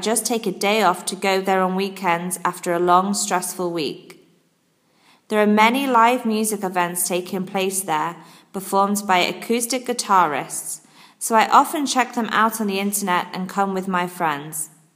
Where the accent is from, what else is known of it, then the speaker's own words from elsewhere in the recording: Hanoi, Vietnam; English is a second language; It is situated at Hoi Vu Va Alley, a small quiet lane near Hang Bong Street in the centre of my hometown.